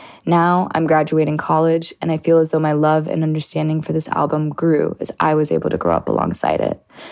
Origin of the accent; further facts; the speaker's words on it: Torrance, California, United States; from Torrance, California.